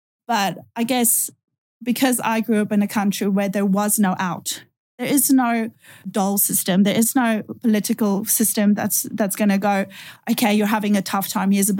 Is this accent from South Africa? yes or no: yes; South Africa; born there; moved away; I do come from a different country. So I was born in South Africa